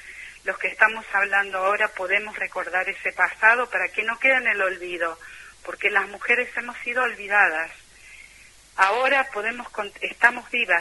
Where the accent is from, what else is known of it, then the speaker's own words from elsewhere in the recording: Córdoba, Argentina; born there; now in Buenos Aires, Argentina; Sí, estoy en Buenos Aires. Bueno. Soy cordobesa de nacimiento, igual que Sonia, mi compañera, pero vivo en Buenos Aires y hace varios años que estoy acá.